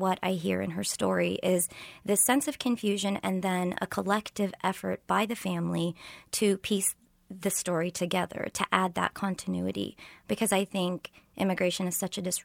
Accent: Lawrence, Kansas, United States; I grew up in Lawrence, Kansas, the daughter of Egyptian parents that had come from Egypt as educational migrants.

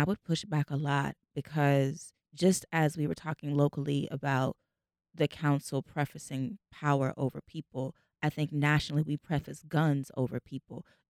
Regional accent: Chicago, Illinois, United States; I'm from Chicago. I know the neighborhood that you're talking about.

